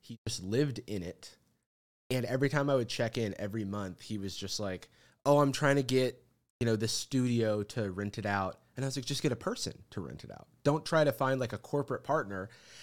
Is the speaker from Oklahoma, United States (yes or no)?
no; Florida, United States; No, growing up in Florida, we had so many hurricanes.